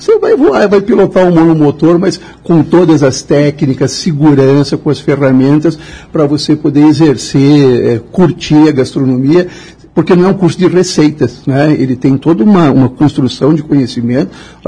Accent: Rio Grande do Sul, Brazil; como bom gaúcho, eu gosto de vinho, né?

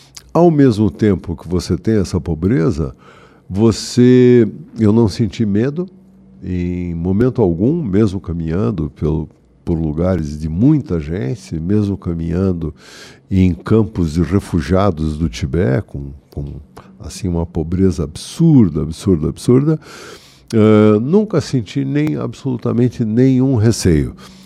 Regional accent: Paraná, Brazil; Tanto os nepales como nós paranaenses destruímos boa parte da nossa natureza.

